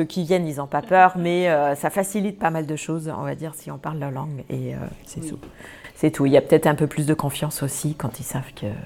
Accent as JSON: {"language": "French", "country": "Germany", "moved": "yes", "lives_now": "France", "said": "Je suis allemande et j'habite depuis à peu près 30 ans en France."}